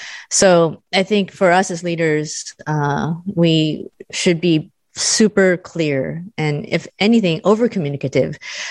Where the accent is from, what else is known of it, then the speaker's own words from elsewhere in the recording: United States; I'm Asian American